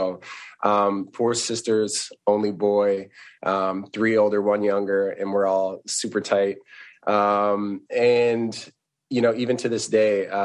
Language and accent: English; South Dakota, United States; I was one of the few actually, until I think my sophomore year in high school, I was the only black kid in my entire school.